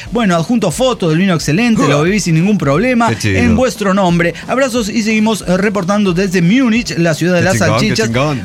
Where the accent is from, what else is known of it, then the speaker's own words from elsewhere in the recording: Costa Rica; hubo una erupción del volcán Rincón de la Vieja. Coincidencias de mi tierra